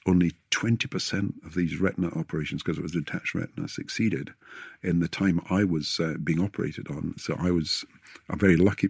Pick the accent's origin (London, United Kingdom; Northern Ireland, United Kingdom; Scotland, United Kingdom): Scotland, United Kingdom; Kirkcaldy; I was growing up in Kirkcaldy, and I was playing football for the school